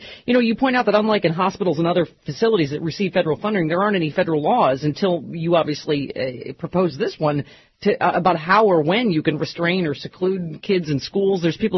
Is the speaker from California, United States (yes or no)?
yes; California, United States; From my home state of California.